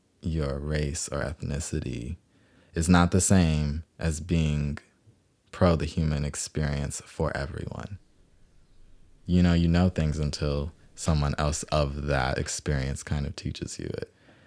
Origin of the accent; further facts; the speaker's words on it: Los Angeles, California, United States; I am 23 years old, and I am currently living in Windsor Hills, California, Los Angeles, my hometown.